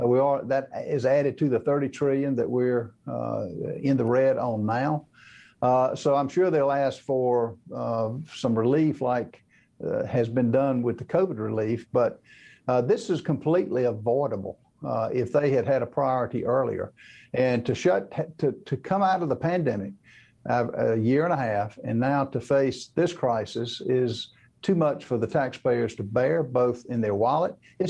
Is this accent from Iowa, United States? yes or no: no; South Carolina, United States; They have a plant in Greenville, South Carolina, which is in my home state of South Carolina